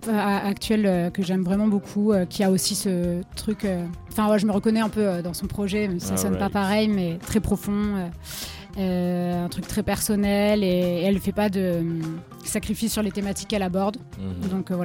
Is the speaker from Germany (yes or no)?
no; south of France, France; Je viens du sud, donc pas exactement ici, mais je viens de la région. Et je suis d'origine méditerranéenne, Espagne, Italie, et sud de la France.